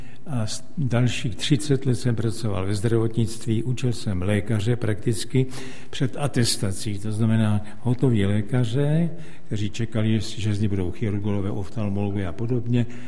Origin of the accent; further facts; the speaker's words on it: Litoměřice, Ústí nad Labem Region, Czechia; born there; narodil jsem se v Litoměřic nebo v blízkosti Litoměřic